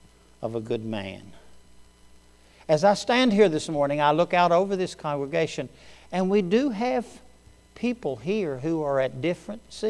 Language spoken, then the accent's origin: English; Pennsylvania, United States; born there; My life began, I was born in Pennsylvania, only lived there 4 days.